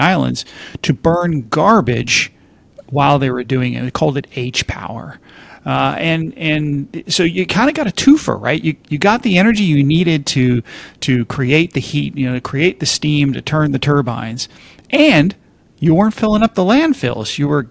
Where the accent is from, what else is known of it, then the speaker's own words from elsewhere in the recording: Hawaii, United States; I grew up in Hawaii as a kid.